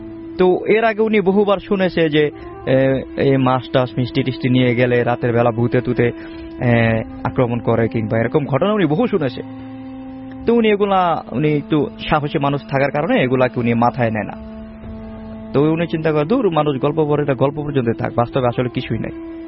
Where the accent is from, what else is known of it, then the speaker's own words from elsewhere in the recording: Bangladesh; তো অপূর্ব ভাই, আমরা বাংলাদেশের মানুষ যেটা হয় যে মহিলারা যখন গর্বিত হয়